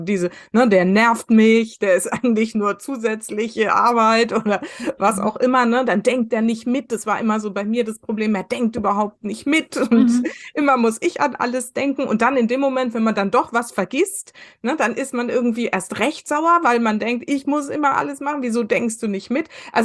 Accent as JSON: {"language": "German", "region": "West Germany", "country": "Germany", "tie": "born or raised there", "said": "ich bin im Westen groß geworden"}